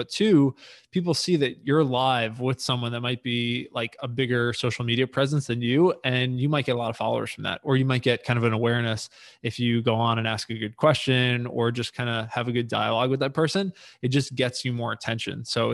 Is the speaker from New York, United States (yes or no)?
yes; New York, United States; we're both from New York originally, and then we both kind of did some migration during COVID